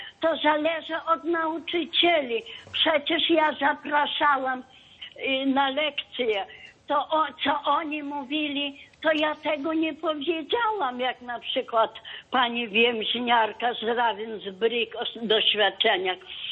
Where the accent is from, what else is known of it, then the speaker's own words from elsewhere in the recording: Złotniki, Ternopil Oblast, Ukraine; bo my jesteśmy ze Złotnik.